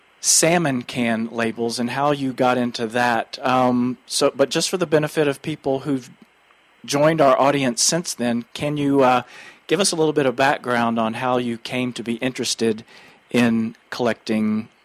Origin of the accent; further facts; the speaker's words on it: Texas, United States; when I was growing up in Texas, I worked at a grocery store